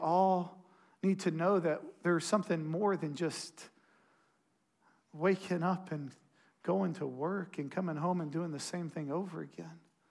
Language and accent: English; Strawn, Texas, United States; I'm just from Strawn, man. Like, we don't have good towels.